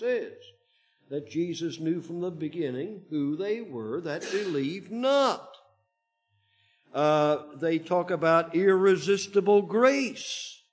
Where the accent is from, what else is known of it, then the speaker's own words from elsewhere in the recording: Indianapolis, Indiana, United States; there was a library in my hometown of Indianapolis, and again, a Protestant library, and I got access.